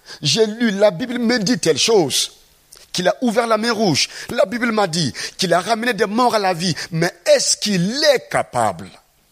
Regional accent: Burkina Faso; je suis originaire du Burkina Faso.

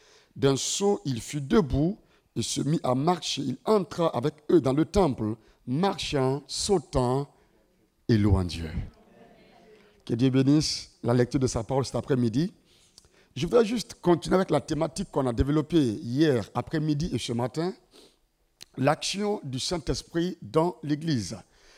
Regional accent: Ouagadougou, Centre, Burkina Faso; je viens du Burkina Faso précisément à Ouagadougou et je suis pasteur dans une église assemblée de Dieu qu'on appelle Temple Péniel.

